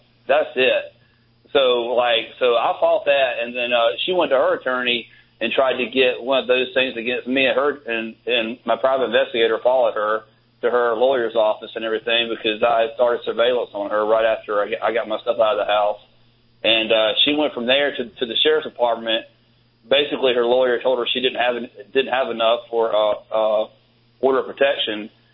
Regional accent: South Carolina, United States; I'm from South Carolina.

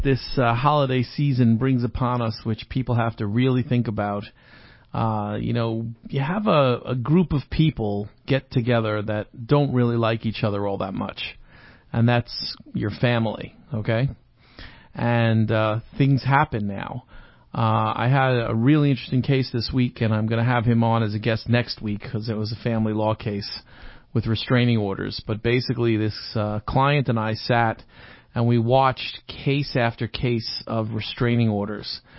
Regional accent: Manhattan, New York, United States; I grew up around Manhattan where you would go outside and hail a cab.

